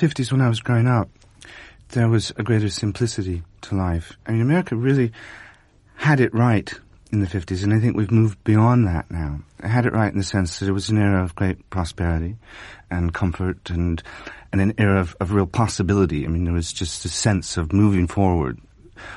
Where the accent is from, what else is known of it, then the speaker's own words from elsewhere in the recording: Iowa, United States; But also, I think that just growing up in Iowa, which then and now felt like a very long way away from everywhere